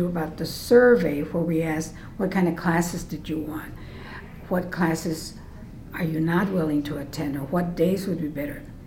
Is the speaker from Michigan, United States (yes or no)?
no; Texas, United States; I'm telling you about, I grew up in Texas, etc.